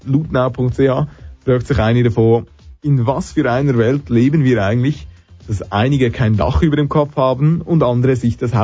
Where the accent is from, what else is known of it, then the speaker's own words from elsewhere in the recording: Switzerland; Bei uns in der Schweiz stellt man sich ja jeden Dezember die gleiche Frage.